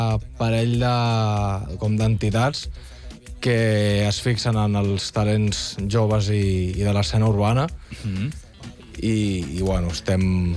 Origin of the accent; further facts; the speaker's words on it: Sant Sadurní d'Anoia, Catalonia, Spain; De Sant Sadurní d'Anoia.